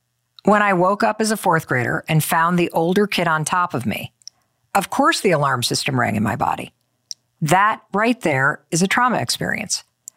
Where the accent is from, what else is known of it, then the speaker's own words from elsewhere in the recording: Michigan, United States; So when I was growing up in Western Michigan, we would often drive up to the Petoskey area of Michigan to ski at Boyne Highlands or Boyne Mountain.